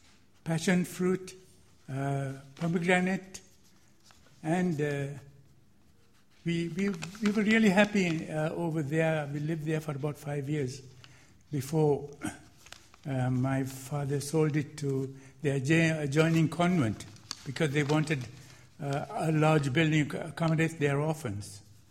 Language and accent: English; Sri Lanka; I come from Ceylon, a predominantly Buddhist country, where about 70% are Buddhist, and of the balance 30%, 20%, half and half, are Muslims and Hindus.